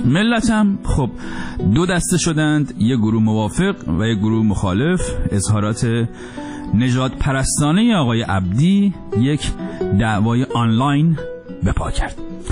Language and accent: Persian; Iran; moved away; منم تا وقتی مهاجرت نکرده بودم و از ایران خارج نشده بودم،